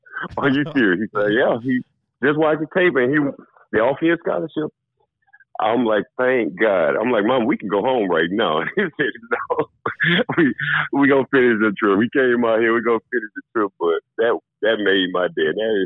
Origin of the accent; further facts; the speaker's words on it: Brusly, Louisiana, United States; our Brulee days were, Brulee was a town, especially then.